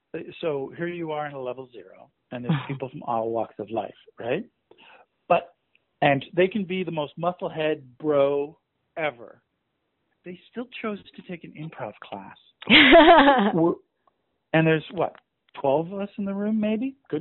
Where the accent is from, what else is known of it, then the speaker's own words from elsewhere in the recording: Ontario, Canada; now in United States; Because, okay, I say I'm from Toronto. I'm not from Toronto. I'm from a little town 45 minutes north of Toronto. It's just easier to say I'm in Toronto.